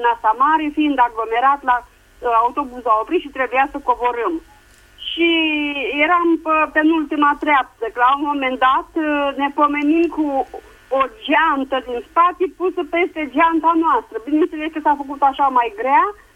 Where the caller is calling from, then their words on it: Buzău, Buzău County, Romania; din Buzău.